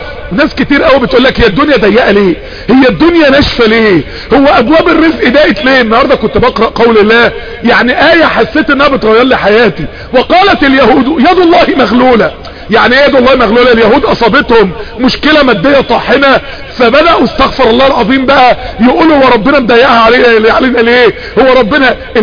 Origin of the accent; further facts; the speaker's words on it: Mansoura, Dakahlia, Egypt; عندنا في المنصورة في ناس ساكنة على المشاية